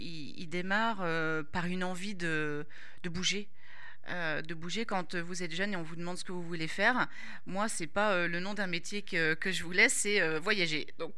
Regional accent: Saint-Nazaire, Pays de la Loire, France; born there; parce que je suis née à Saint-Nazaire

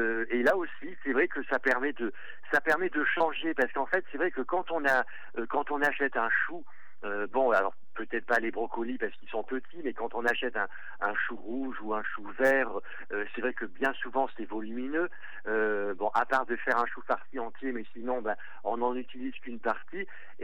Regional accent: Italy; Et puis bon, moi, en tant que Italien, eh bien, je ne connaissais pas du tout ce légume.

